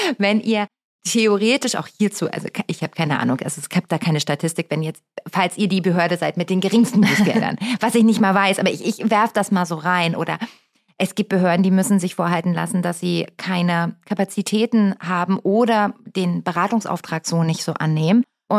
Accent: Northern Germany, Germany; ich meine als Norddeutsche.

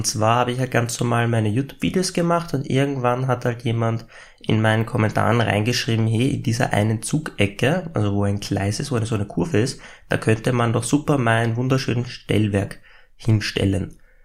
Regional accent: Austria; ich komme aus Österreich

